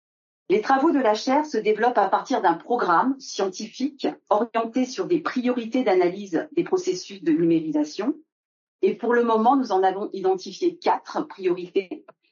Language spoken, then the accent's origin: French; Normandy, France; le parcours de la flamme olympique qui commence donc en Normandie, là d'où je viens